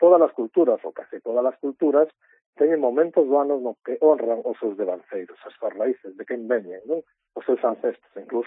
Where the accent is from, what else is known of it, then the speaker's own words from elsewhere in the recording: Salcedo, Galicia, Spain; calacús, como chamamos na miña zona, son de Salcedo, aquí en Pontevedra